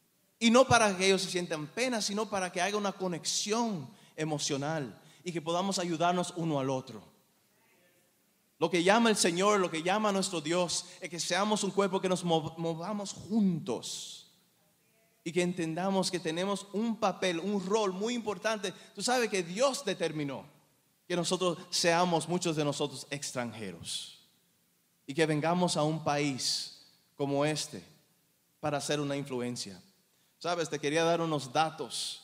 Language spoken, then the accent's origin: Spanish; New Jersey, United States; also born or lived in Dominican Republic; Yo nací en Nueva Jersey y pasé mis primeros 10 años aquí en Estados Unidos. Después, a los 10 años, Dios me dio la oportunidad de vivir en la República Dominicana por 6 años.